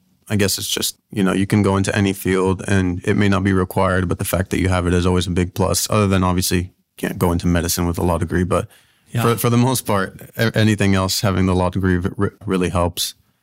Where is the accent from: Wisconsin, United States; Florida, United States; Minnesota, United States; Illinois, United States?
Florida, United States; Miami; I'm from Miami, Florida.